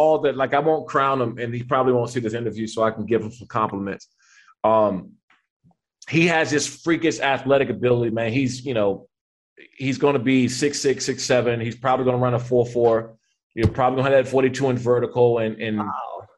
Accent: Maryland, United States; And so I spend a lot of time out there in New York and because I'm from Maryland.

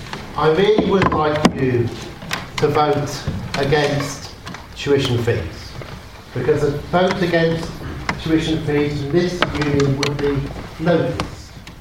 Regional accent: England, United Kingdom; Because we are English, I will not do the next question

